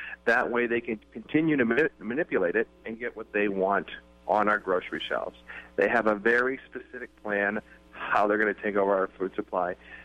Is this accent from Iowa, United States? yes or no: yes; Iowa, United States; I'm from Iowa. I live in a small town in Iowa, 8,000 people.